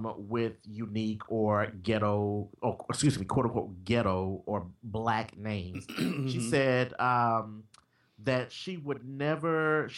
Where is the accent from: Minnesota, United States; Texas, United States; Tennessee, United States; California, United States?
Tennessee, United States; I'm from Tennessee, damn.